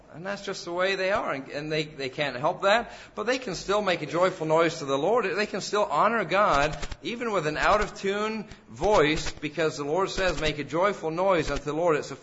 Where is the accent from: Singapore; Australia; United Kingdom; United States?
United Kingdom; England; I grew up in the Methodist Church in England when I was a little boy